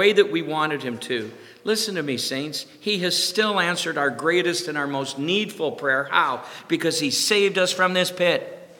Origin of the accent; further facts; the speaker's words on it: Ireland; Maybe it's because I'm Irish, I don't know.